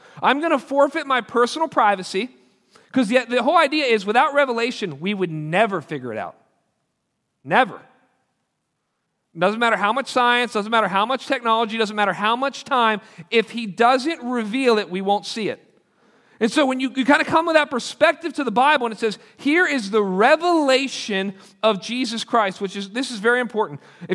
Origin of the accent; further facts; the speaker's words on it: Pittsburgh, Pennsylvania, United States; I know when I grew up in Pittsburgh, I was a nominal Catholic kid growing up.